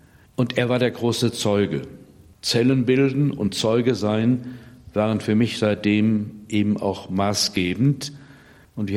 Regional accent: Paderborn, North Rhine-Westphalia, Germany; Paderborn ist meine Heimat. Nicht meine Geburtsheimat, aber meine Heimat, wo ich aufgewachsen bin.

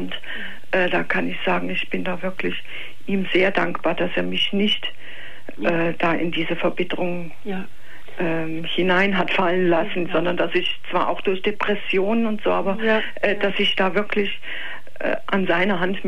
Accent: Bavaria, Germany; Ich komme aus Bayern.

